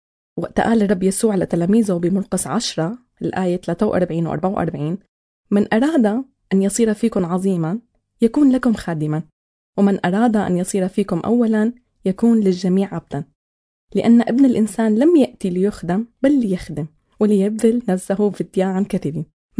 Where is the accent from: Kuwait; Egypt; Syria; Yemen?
Syria; فبواقعنا كسوريين أكيد في تعب، في ألم، في فقدان وضغط يومي.